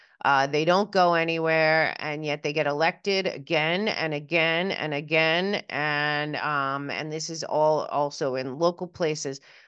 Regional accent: New York, United States; Like I said, I come from New York City, so I know that very well.

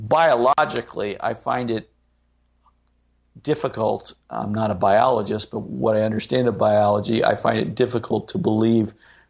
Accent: St. Louis, Missouri, United States; really, I'm being from St. Louis, impacted me

